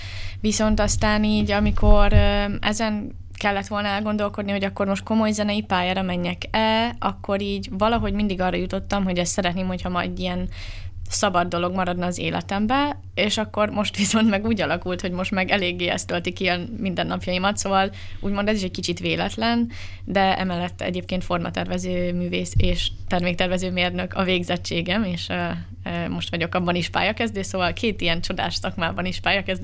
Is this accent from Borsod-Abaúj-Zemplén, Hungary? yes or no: yes; Borsod-Abaúj-Zemplén, Hungary; accent: Matyó; amikor mondom, hogy mezőkövesdi vagyok, akkor így szembesítenek is vele, hogy hát igen, a T-betűidről hallatszik, és én meg így, yes, igen, én matyó vagyok.